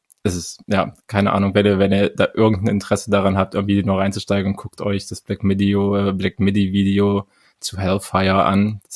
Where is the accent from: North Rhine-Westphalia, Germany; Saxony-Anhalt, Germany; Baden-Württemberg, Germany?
Saxony-Anhalt, Germany; Halle; born there; Sag schon, Halle Saale represent mein Geburtsstadt ja sogar.